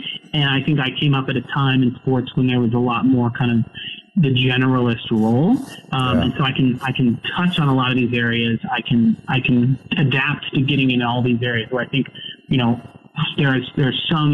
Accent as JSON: {"language": "English", "town": "Seattle", "region": "Washington", "country": "United States", "said": "I'm from Seattle, and I was up there for the holidays"}